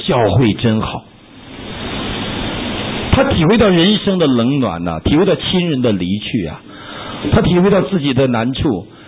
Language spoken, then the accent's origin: Chinese; Northeast China, China; 我是东北人，想娶个上海人